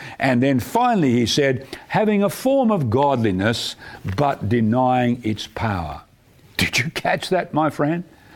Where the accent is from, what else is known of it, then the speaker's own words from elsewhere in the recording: Perth, Western Australia, Australia; when I was a kid growing up in Perth in Western Australia, in summertime we'd go sleep outside because it gets hot in Perth.